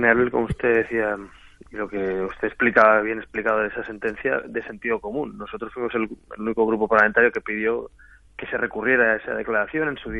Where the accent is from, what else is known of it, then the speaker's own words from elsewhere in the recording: Catalonia, Spain; Yo no creo en la autodeterminación de Cataluña, ni creo que deba reconocerse, y soy catalán